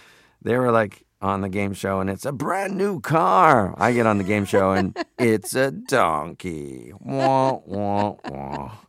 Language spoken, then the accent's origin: English; Toronto, Ontario, Canada; Well, when I grew up in Toronto, you would hear in culture